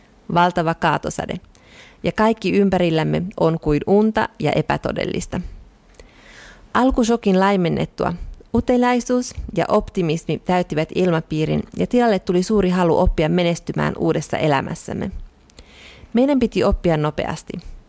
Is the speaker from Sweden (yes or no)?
no; Tashkent, Uzbekistan; Synnyin ja kasvoin Tashkentissa, Uzbekistanin pääkaupungissa, joka oli osa Neuvostoliittoa.